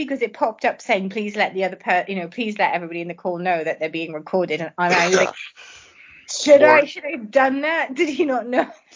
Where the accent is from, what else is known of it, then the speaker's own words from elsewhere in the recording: Swansea, Wales, United Kingdom; from Swansea in the UK